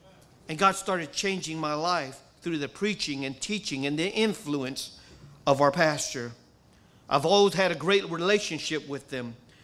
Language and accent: English; Lowell, Massachusetts, United States; I came from Massachusetts, and I went to a very big Catholic school. I went to a Catholic school, probably the best Catholic school that they had there in Lowell, Massachusetts.